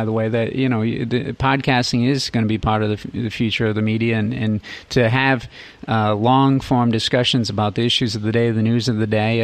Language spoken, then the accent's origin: English; Smithfield, Rhode Island, United States; also born or lived in Providence; No, I was born in Providence, grew up in Smithfield delivering the evening bulletins